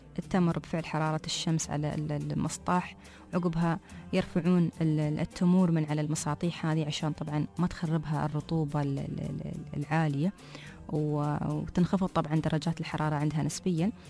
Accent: United Arab Emirates; عندنا في الإمارات

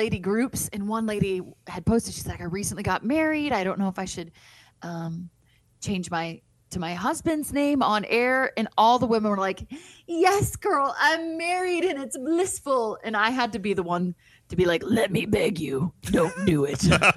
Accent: United States; And I was like, well, I'm an American. We don't get vacation.

